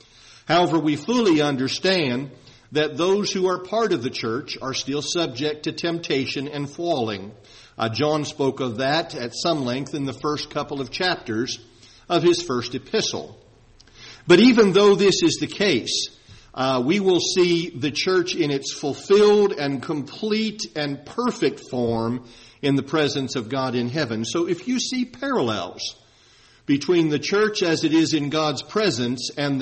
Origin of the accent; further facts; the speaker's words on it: Ohio Valley, United States; also born or lived in Pittsburgh / Arkansas; now in Florida, United States; I grew up in the Ohio Valley within a few miles of the Ohio River, spent a lot of time in Pittsburgh where there are three rivers, lived in Arkansas next to the Mississippi River, and now I live here in Central Florida